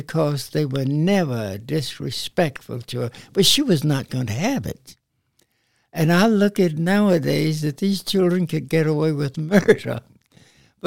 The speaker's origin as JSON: {"language": "English", "country": "United States", "tie": "born or raised there", "said": "Yes, I was."}